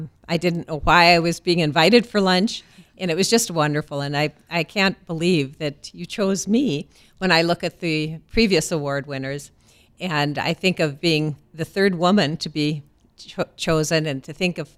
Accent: Bismarck, North Dakota, United States; Well, I grew up in Bismarck, and I'm an only child

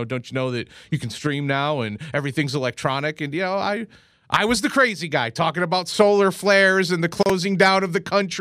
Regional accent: New Jersey, United States; You know, in the neighborhood growing up in Jersey, they used to have, like, there was only one copy of each movie or video game.

